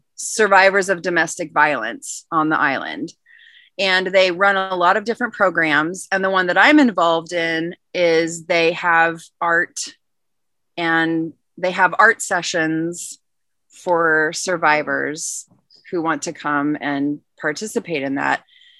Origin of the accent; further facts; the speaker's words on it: Midwest, United States; also born or lived in Seattle; We came from Seattle, but originally the Midwest. So we found our way to the coast